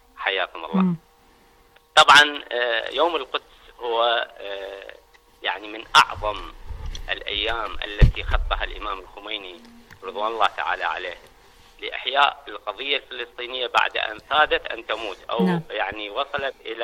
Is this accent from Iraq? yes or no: yes; Iraq; أنا عراقي الآن، أعتز بعراقيتي وهويتي وبلدي، ولا أقبل أحد أن يعتدي على بلدي.